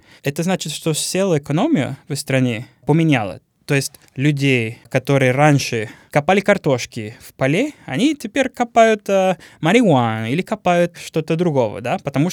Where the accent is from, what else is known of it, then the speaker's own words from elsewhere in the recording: Cali, Valle del Cauca, Colombia; Russian is a second language; Так, я родилась в Кали. Это город на юге Запад, рядом с Тихий океан, в 89-м году.